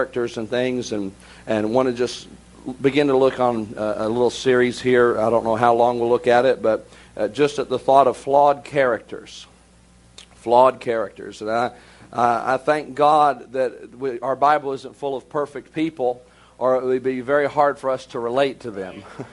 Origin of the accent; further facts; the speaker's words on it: Indiana, United States; He's from South Dakota and I'm from Southern Indiana.